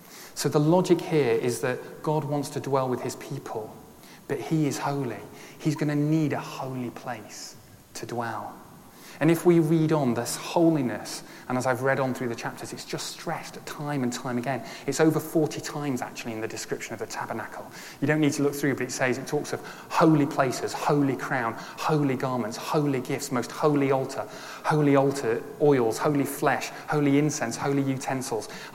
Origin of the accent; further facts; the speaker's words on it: Yorkshire and the Humber, United Kingdom; accent: northern; And quite a northern, because I'm from Yorkshire, but not stronger accent as my wife.